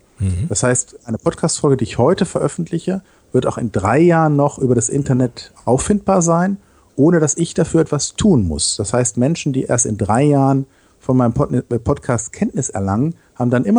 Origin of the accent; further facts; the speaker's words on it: Dortmund, North Rhine-Westphalia, Germany; now in Düsseldorf, Germany; Ich komme aus Dortmund und mich hat es 2008 hier nach Düsseldorf verschlagen.